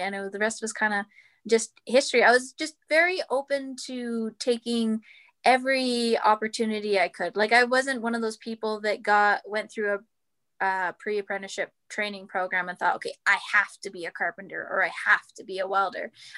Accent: Fort McMurray, Alberta, Canada; Born and raised in Fort McMurray, Alberta. Proud of it. That's home for me.

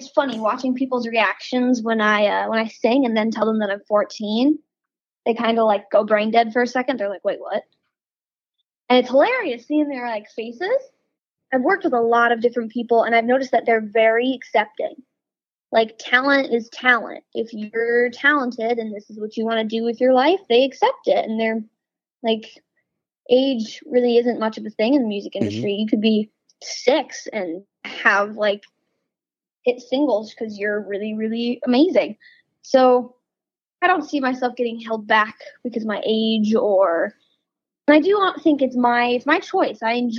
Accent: Utah, United States; born there; now in New Jersey, United States; So I was born in Utah, and I moved out to Jersey a little while ago to help jumpstart my career.

